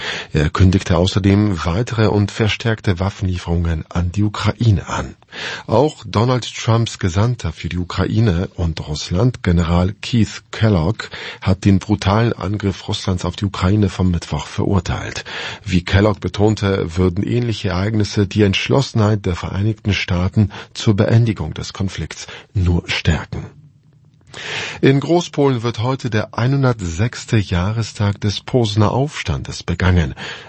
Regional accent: Poland; Bei uns in Polen sind noch viele in Weihnachtsstimmung. Viele haben sich ein verlängertes Weihnachtsfest gegönnt und kehren erst nach dem 6. Januar zurück. Denn der 6. Januar ist bei uns ein Feiertag, der Tag der Heiligen Drei Könige.

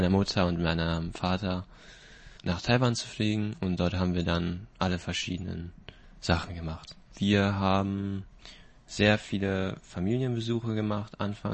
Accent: Ingolstadt, Bavaria, Germany; Und ich komme aus Ingolstadt. Und ich lebe ab und zu mal bei meiner Oma in Taipei.

